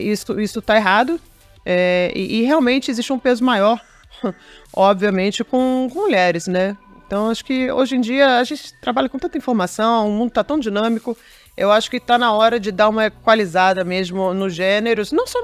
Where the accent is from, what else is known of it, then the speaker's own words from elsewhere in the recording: Brazil; Eu sou brasileira, mas não. Eu me acostumei a ter o mínimo de segurança, o mínimo de governo. E aqui não é assim.